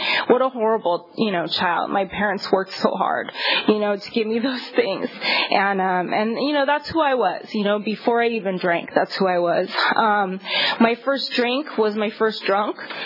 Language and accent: English; Los Angeles, California, United States; I grew up in West LA. I went to this French school, that took me to France.